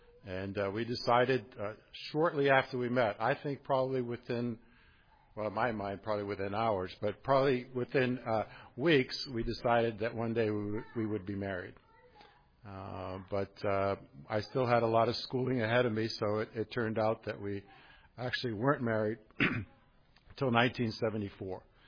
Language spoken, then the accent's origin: English; Massachusetts, United States; Now, I grew up in Massachusetts, and for me, Ohio was like on the other side of the country.